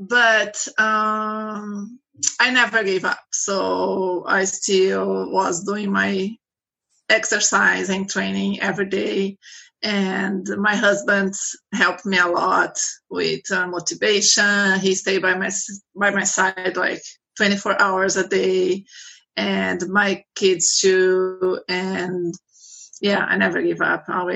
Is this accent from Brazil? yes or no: yes; Brazil; English is a second language; sorry, I have accent. I am from Brazil.